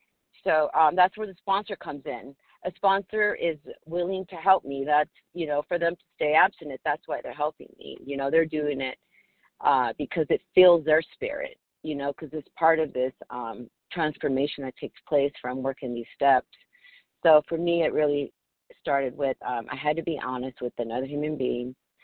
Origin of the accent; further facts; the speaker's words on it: California, United States; recovered compulsive overeater from California.